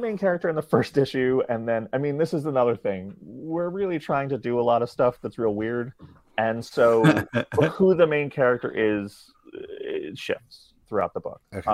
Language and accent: English; New York City, New York, United States; But I think a lot of what I drew from in this was like growing up in New York City.